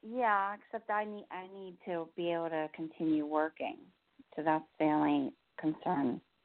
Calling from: New Jersey, United States; in New Jersey.

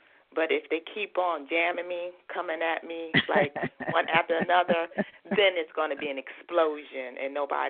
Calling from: Richmond, Virginia, United States; I'm calling from Virginia.

